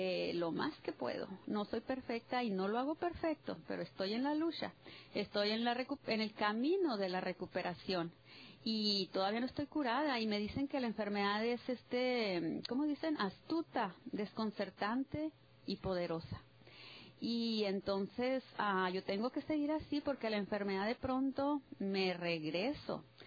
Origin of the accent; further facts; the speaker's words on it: Chihuahua, Mexico; now in United States; Soy de la Sierra de Chihuahua, donde nieva hasta el 5 de mayo a veces, o sea, muy frío.